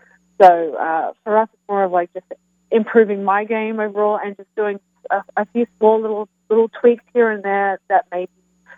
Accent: Australia; now in Kansas City, United States; I am have a funny accent. I'm from Australia, and I live in Kansas City now.

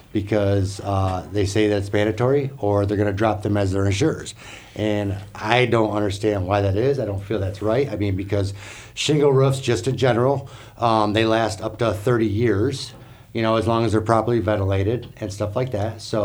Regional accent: Michigan, United States; I'm from Michigan. We have a little bit different claims in the area

